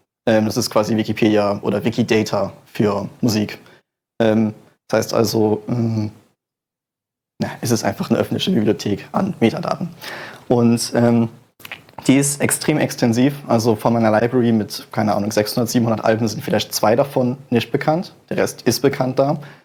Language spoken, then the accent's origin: German; Düsseldorf, North Rhine-Westphalia, Germany; Ich komme aus Düsseldorf